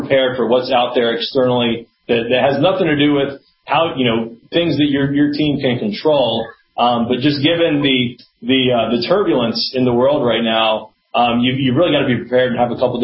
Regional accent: Atlanta, Georgia, United States; I'm from Atlanta, and Key Factor was actually originated out of Cleveland, Ohio

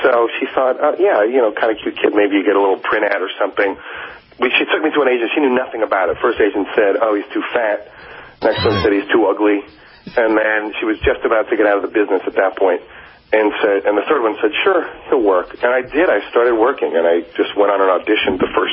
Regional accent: Phoenix, Arizona, United States; We grew up in Phoenix.

